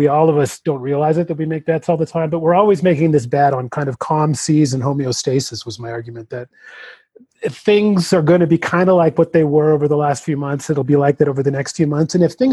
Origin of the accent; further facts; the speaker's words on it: Canada; now in United States; When I first came to the U.S., I mean, I came from Canada, obviously, and when I first came to the U.S. now, I don't even know, 20 years ago